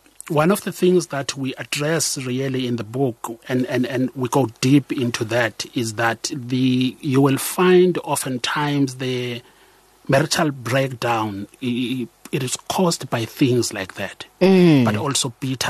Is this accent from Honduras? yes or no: no; Amersfoort, Mpumalanga, South Africa; now in Johannesburg, South Africa; For instance, I'm from Amersfoort, and I've never saw anybody buying anybody flowers that side.